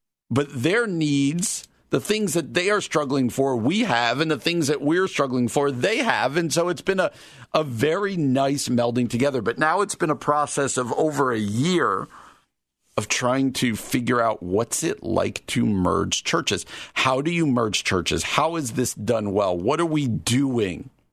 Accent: New Jersey, United States; I grew up in New Jersey outside of New York City. And so I grew up on the mid-80s Mets.

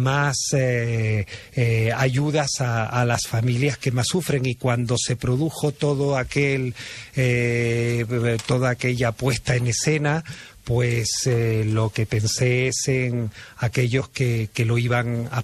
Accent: Venezuela; born there; soy latino, nacido hijo de la emigración, nacido en Venezuela, y es algo que llevo dentro, ese concepto de latinidad

